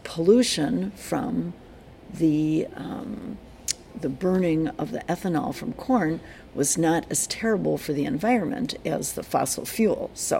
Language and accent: English; Milwaukee, Wisconsin, United States; I'm Anna's grandmother. I am 69 years old, and I grew up in Milwaukee, Wisconsin.